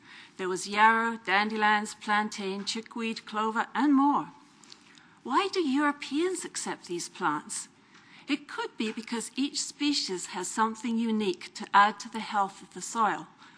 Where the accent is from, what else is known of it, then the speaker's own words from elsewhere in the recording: England, United Kingdom; Well, I grew up in England, where it was natural to have flowers in your lawn.